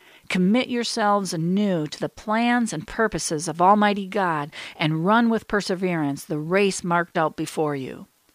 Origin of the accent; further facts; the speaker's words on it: United States; These were my cities under attack. Not just as an American